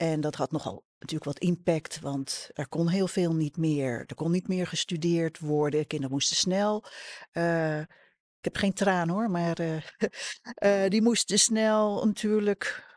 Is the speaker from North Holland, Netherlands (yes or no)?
yes; Haarlem, North Holland, Netherlands; Ik vertelde net, ik kom uit Haarlem.